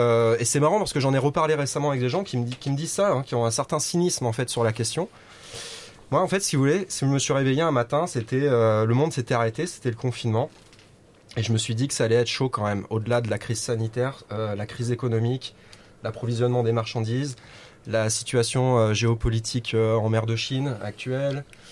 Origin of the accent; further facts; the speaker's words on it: Rhône Valley, France; donc je viens de la vallée du Rhône, c'est là où j'ai fait mes études, j'ai étudié le cinéma à Lyon